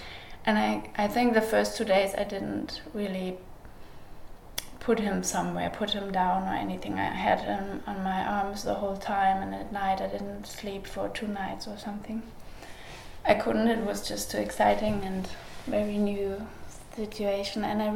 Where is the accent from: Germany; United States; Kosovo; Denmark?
Germany; Bautzen, Saxony; English is a second language; moved away as an adult; now in Berlin, Germany; I moved to Berlin from Bautzen, from my hometown where I was born.